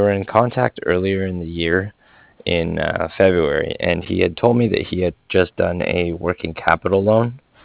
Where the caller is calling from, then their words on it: Cardiff, Wales, United Kingdom; And I was calling from Cardiff.